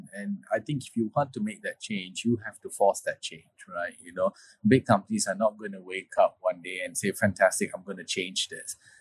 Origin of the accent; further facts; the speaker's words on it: Malaysia; growing up in Malaysia, going to school, I had a very multicultural, multiracial upbringing.